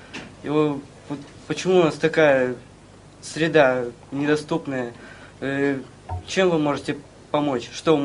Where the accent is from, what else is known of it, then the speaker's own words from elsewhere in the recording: Arkhangelsk, Arkhangelsk Oblast, Russia; я из Архангельска.